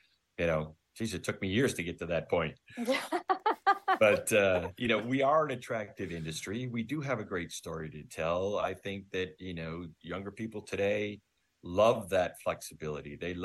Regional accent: Buffalo, New York, United States; I grew up in Buffalo, New York, went to Dallas, went to Scottsdale, went to San Antonio, went to Philadelphia

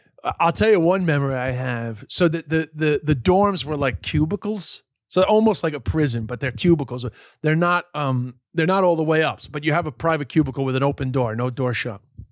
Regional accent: Queens, New York, United States; because I grew up in Queens, but we were on the eastern side of Queens. So we were basically at the end of Queens, the end of New York City.

